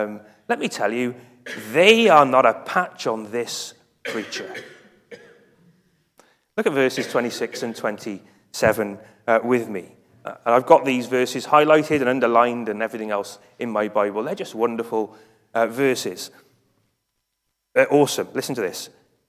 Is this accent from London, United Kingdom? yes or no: no; Cardiff, Wales, United Kingdom; I grew up in Cardiff, and when I was in year seven, back in 1994